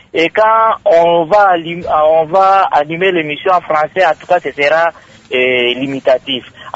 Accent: DR Congo; chez nous en RDC ou dans nos villages RD congolais

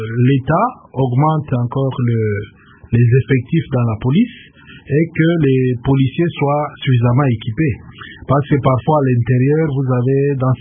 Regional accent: DR Congo; chez nous en RDC

